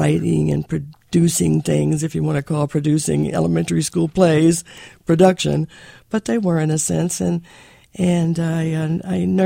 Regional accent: West Virginia, United States; I don't think as children we realized that we were growing up in Chemical Valley.

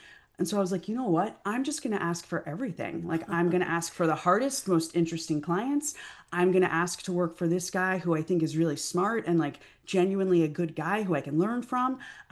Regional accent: United States; At the end of the day, like I am American. You know, my family has been here for multiple generations

